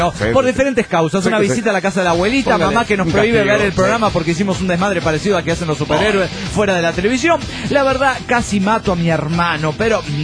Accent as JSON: {"language": "Spanish", "town": "Tijuana", "region": "Baja California", "country": "Mexico", "said": "de Tijuana, México."}